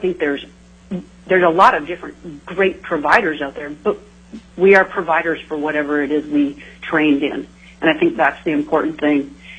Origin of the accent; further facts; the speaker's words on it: Minnesota, United States; I came from Minnesota, where almost every state or every high school in the state has an athletic trainer, so I came from a different place and practiced as an athletic trainer there.